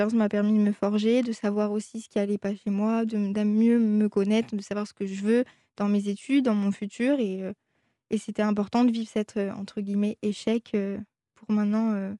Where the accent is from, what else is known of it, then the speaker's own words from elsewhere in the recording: Marseille, Provence-Alpes-Côte d'Azur, France; moved away as an adult; il y a 2 ans, j'ai fait des études à Paris, donc j'avais 18 ans. Mmh. Je suis partie de chez moi, de Marseille, dans une nouvelle ville, en quittant mes parents.